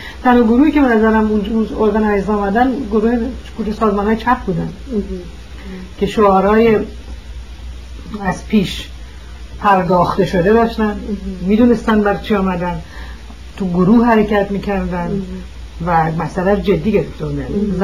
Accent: Iran; moved away as an adult; من حکومت بازرگان بود که از ایران اومدم بیرون.

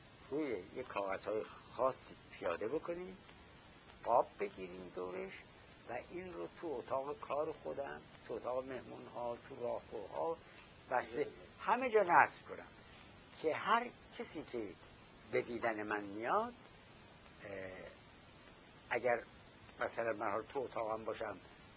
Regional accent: Iran; moved away; روزی که من از ایران بیرون آمدم بعد از انقلاب

